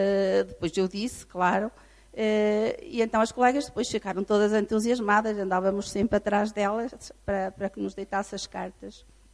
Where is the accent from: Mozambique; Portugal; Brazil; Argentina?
Portugal; Vila Real, Norte; sou de Vila Real